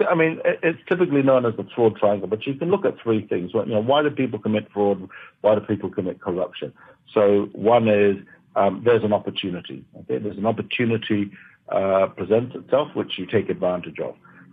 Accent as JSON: {"language": "English", "country": "Hong Kong", "tie": "born or raised there", "said": "I grew up in Hong Kong. I remember in the 70s and early 80s."}